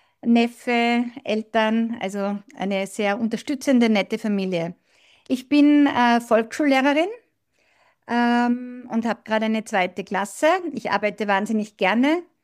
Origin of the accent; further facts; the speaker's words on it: Salzburg, Austria; Ich freue mich, dass ich da bin und ich bin aus Salzburg. Ich bin Österreicherin. Ich lebe dort mit meinem Mann und ich bin 56 Jahre alt.